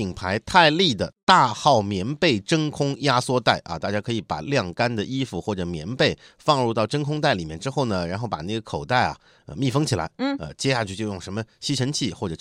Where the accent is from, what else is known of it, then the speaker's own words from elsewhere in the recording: Nanjing, Jiangsu, China; 我们南京人都知道，这梅雨季节最让人烦恼的一件事情就是这东西发霉